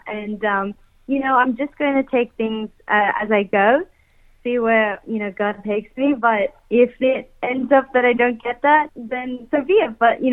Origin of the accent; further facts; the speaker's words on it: Philippines; And it means so much for me to stand there as a Filipino girl because of that connection that we all have to the show.